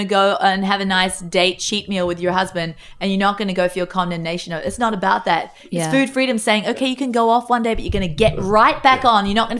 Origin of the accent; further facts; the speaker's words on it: Australia; So when we're saying party, we shorten everything because we're from Australia.